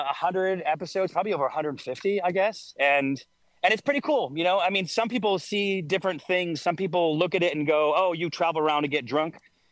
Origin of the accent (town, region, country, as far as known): Syracuse, New York, United States; born or raised there